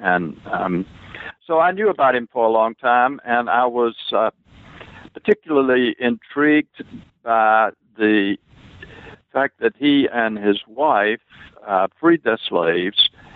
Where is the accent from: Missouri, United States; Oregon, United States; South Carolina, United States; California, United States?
South Carolina, United States; Well, I grew up in South Carolina, which is John Layton Wilson's, it was his home state.